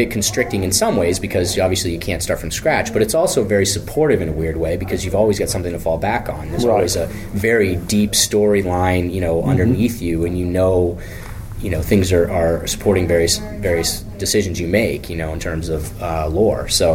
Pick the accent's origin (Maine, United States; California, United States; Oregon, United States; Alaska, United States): Maine, United States; I'd listen to records and write and read, I grew up in Maine. It was a pretty quiet existence in a lot of ways.